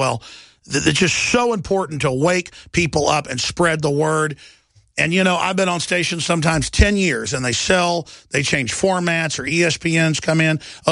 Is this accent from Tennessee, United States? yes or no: no; Dallas, Texas, United States; I tell you, I like the liberal culture and not getting in fights and being macho, because I grew up in Dallas, it used to be the murder capital of the U.S.